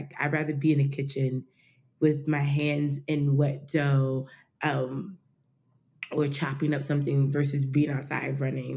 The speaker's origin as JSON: {"language": "English", "town": "Poughkeepsie", "region": "New York", "country": "United States", "tie": "born or raised there", "also_born_or_lived": "New Jersey", "said": "I grew up upstate New York. So I grew up, I'm born and raised in Poughkeepsie, New York. And then I moved to New Jersey. So I became a Jersey girl for a little bit."}